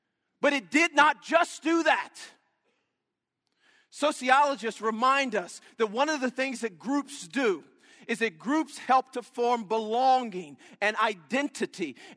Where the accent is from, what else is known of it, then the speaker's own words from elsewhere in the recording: Southern United States, United States; I grew up in the South.